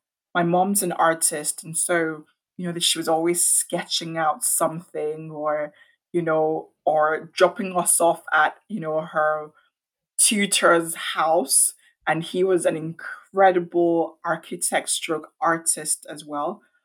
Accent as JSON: {"language": "English", "town": "Ibadan", "region": "Oyo", "country": "Nigeria", "tie": "born there", "said": "Yeah, so I was born in Nigeria in a town stroke city called Ibadan."}